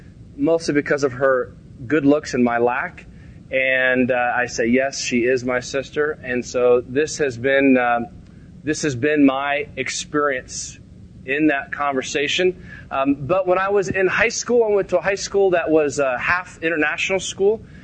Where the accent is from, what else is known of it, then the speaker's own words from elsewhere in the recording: the South, United States; Growing up in the South, understood from experience, at least during that time, what was a very, in some environments, racially tense environment.